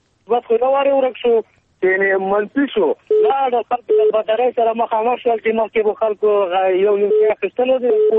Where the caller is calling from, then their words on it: Paktia, Afghanistan; زادران سیاستداری زازه ام دی پکتیا ولایت نو.